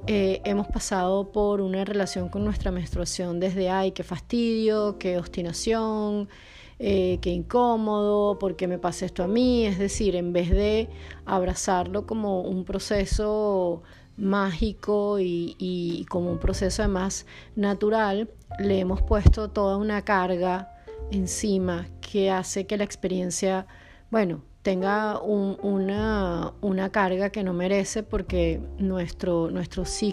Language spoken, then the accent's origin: Spanish; Venezuela; also born or lived in Poland; now in Porto, Portugal; soy venezolana y grabo este podcast desde hace unas 7 semanas, más o menos, desde Oporto, en Portugal, luego de pasar más de 2 años viviendo en Polonia, en una pequeña ciudad al sur.